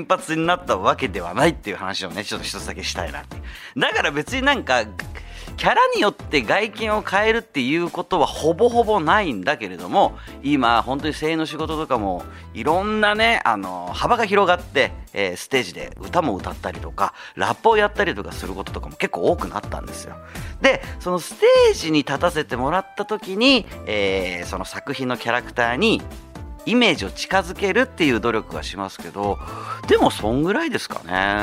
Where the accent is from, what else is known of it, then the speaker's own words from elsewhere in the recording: Kanagawa, Japan; 僕やっぱ神奈川県出身で、横浜なんてもうしょっちゅう行ってますから